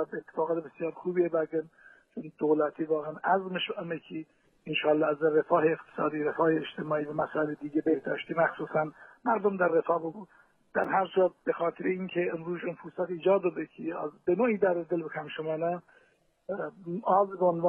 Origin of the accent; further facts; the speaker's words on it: Iran; ما شخصا به عنوان یک ایرانی، یک فرد روستایی، شهری، شهرستانی